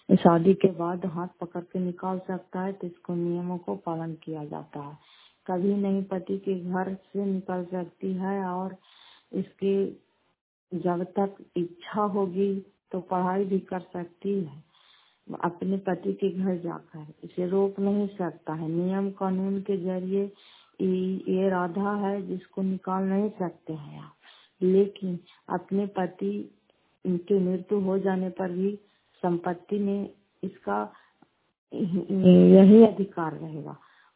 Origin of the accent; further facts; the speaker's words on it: Fatehpur, India; घर फतेहपुर पंचायत मकरौटा जिला करार पसराय ब्लॉक की निवासी हूँ।